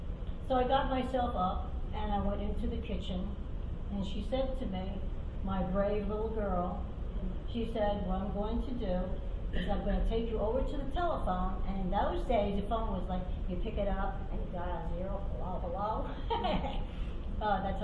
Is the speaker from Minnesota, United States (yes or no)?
no; New York, United States; born there; I was born in New York. Most of my family was born in New York.